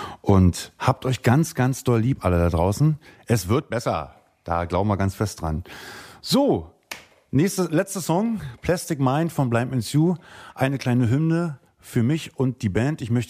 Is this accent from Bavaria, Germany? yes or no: no; Treuenbrietzen, Brandenburg, Germany; Ja, natürlich ist es meine Heimatstadt Treuenbrietzen, keine Frage. Ich liebe diese Stadt